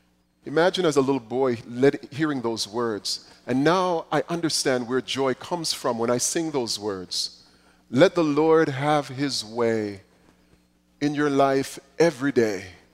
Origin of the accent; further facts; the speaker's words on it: Jamaica; When I was growing up in Jamaica